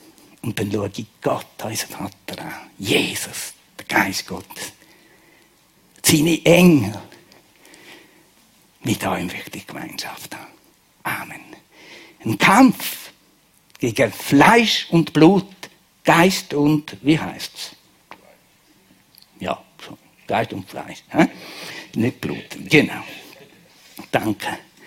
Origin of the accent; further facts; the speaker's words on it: Graubünden, Switzerland; Und ich brauche als Bündner, mit meinem Grind, brauche ich das Wort jeden Tag.